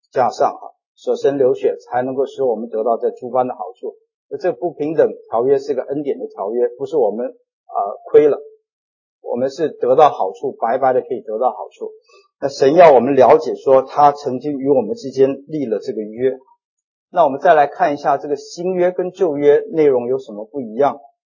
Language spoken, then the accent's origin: Chinese; China; 我们中国人绝对没有办法想通这个道理啊